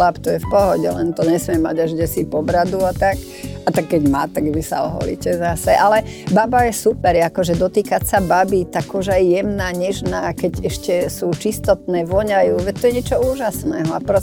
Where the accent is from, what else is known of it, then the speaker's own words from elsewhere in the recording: Modra, Bratislava Region, Slovakia; Naše mesto Modru nazývali, teda bolo to určené ako Bratislava Vidiek, čiže v rámci Bratislavy a predmestie Bratislavy.